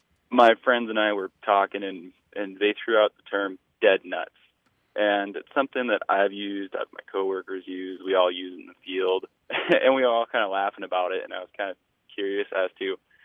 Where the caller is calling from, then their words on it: Escanaba, Michigan, United States; Hi there. … I'm calling from Escanaba, Michigan.